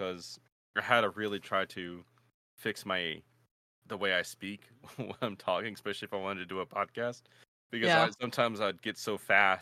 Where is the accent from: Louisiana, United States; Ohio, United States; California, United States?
Louisiana, United States; New Orleans; I'm from New Orleans, down here where I live.